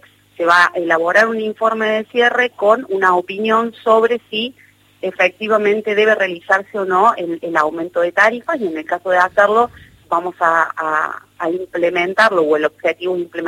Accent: Córdoba, Argentina; accent: Córdoba; por mi tonada ustedes saben que el sistema que nosotros utilizamos en Córdoba es diferente.

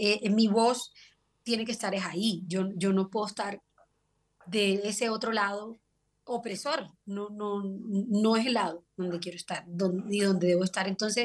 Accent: Colombia; ese es mi deseo como colombiana, ese es mi deseo como músico

